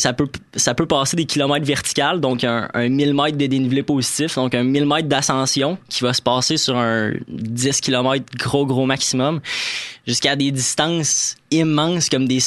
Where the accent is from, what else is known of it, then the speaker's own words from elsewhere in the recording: Saint-Raymond, Quebec, Canada; Je viens de Saint-Raymond-de-Portneuf, là. Fait qu'il y a la vallée Bras-du-Nord là-bas. Super beau terrain de jeu pour tout ce qui est vélo de montagne.